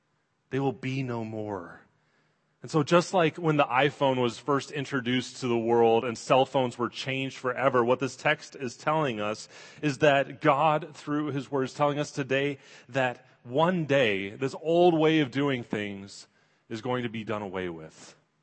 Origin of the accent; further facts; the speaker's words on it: Washington, United States; I mean, I'm from Washington State. I was on the coast. I like the ocean. I like the water.